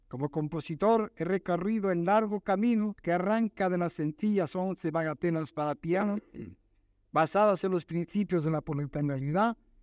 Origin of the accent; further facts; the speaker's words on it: Andalusia, Spain; accent: Castilian Andalusian; now in Mexico; sigo expresándome en un lenguaje que conserva en toda su intensidad mi primitivo acento castellano andaluz.